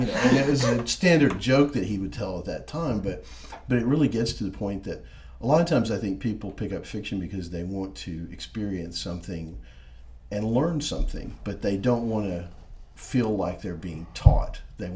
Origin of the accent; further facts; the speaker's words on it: Gadsden, Alabama, United States; Growing up in Gadsden, one of the things that all the Baptists that I would hang out with would do is on Christmas Eve, we would go to midnight mass at the Catholic Church.